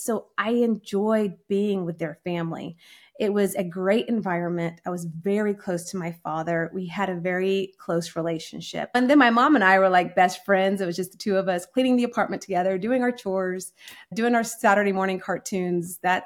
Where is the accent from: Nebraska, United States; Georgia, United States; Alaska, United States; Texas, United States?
Texas, United States; Dallas; So I grew up in Dallas, Texas. My mom's from Florida. My father is from Jordan.